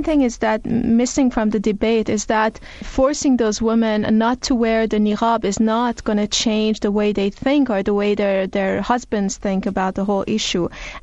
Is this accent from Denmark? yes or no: no; Iran; it made us, people like me, hate it when I was growing up in Iran.